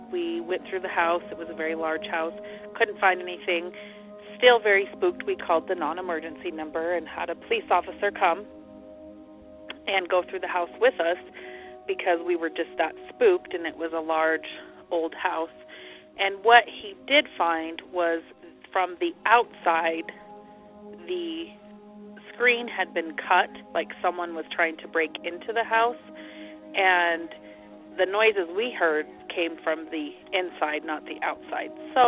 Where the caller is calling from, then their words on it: Midwest, United States; I'm calling from the Midwest.